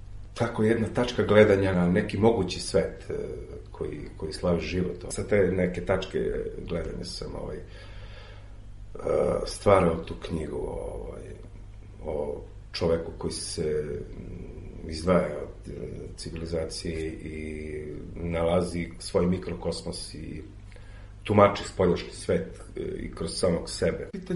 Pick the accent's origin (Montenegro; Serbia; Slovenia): Serbia; Samarinovac, Toplica District; also born or lived in Prokuplje; Rođen sam u Prokuplju, do svoje 9. godine sam živeo u Dobričkoj Ravnici, to je Toplica. To vam je u selu Samarinovac.